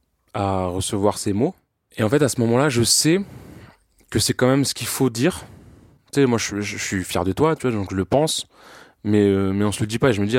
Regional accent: France; Je suis français, j'ai 27 ans.

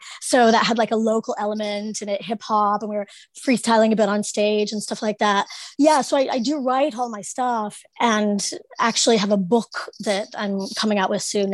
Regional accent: Ohio, United States; Yeah, I'm from Southern Ohio. People always say, oh, you still have your accent.

